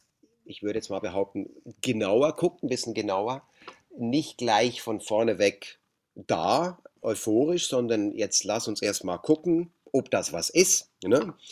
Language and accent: German; Switzerland; Also in der Schweiz sind wir quasi, wir gehören zu denen, wir sind halt eben auch Schweizer. Und in Deutschland merken wir immer, wir sind ein bisschen die Exoten, die Schweizer, die jetzt nach Deutschland kommen. Und natürlich haben wir diesen Schweizer Akzent